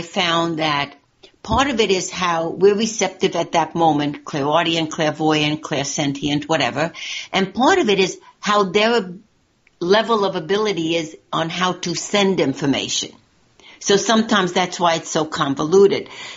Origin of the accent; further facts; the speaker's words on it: Budapest, Hungary; Well, I'm from Hungary. I'm from Budapest.